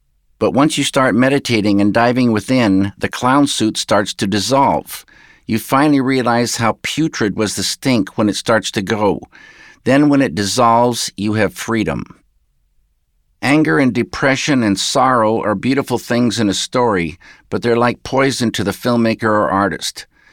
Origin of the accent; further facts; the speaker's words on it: Northwest, United States; I started out just as a regular person growing up in the Northwest.